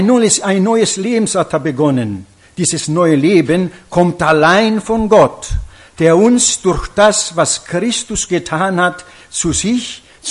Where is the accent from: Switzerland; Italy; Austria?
Italy; German is a second language; now in Germany; ich komme aus Italien.